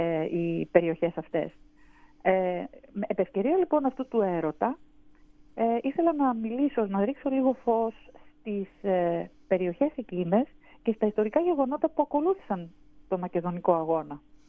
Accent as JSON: {"language": "Greek", "region": "Western Greece", "country": "Greece", "said": "Όχι, δεν κατάγομαι εγώ από εκεί. Όχι, εγώ είμαι από την Πελοπόννησο, από το νομό Αχαΐας."}